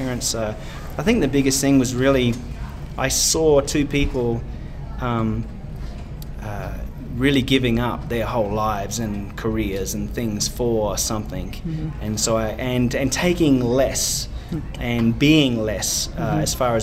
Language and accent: English; Australia; where I grew up in Australia, that was a very promising career.